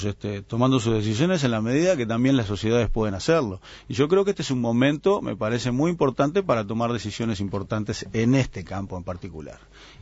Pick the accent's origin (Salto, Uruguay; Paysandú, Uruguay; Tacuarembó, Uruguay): Salto, Uruguay; Yo vengo de Salto